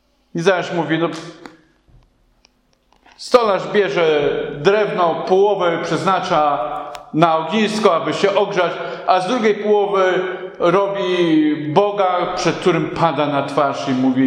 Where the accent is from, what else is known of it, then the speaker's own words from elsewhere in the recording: Podlaskie Voivodeship, Poland; Pochodzę z Podlasia, gdzie dywany w latach, w szczególności 70., 80. wiszano na ścianie.